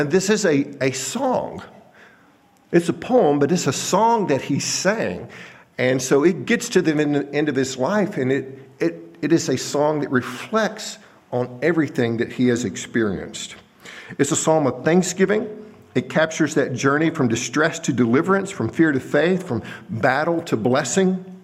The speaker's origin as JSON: {"language": "English", "region": "Texas", "country": "United States", "said": "You know, I am from Texas, so they still got a shot."}